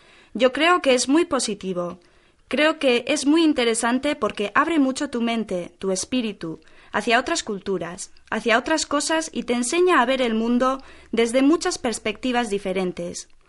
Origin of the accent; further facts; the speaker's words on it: Argentina; also born or lived in Moscow, Russia; now in Spain; No soy exactamente argentina, porque yo nací en Moscú. Viví 5 años allí y luego fui a Argentina.